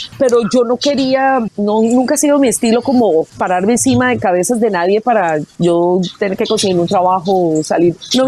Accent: Colombia; moved away; es un poco sentir que sigo siendo colombiana, que como que no, una parte mía jamás se ha ido de Colombia.

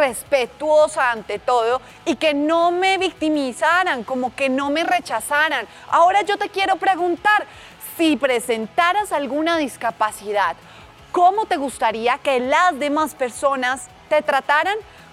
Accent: Colombia

